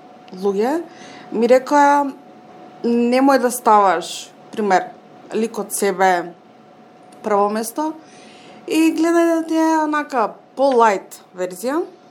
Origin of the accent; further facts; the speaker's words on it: Skopje, North Macedonia; born there; родена сум во Скопје, живеам во Пробишти.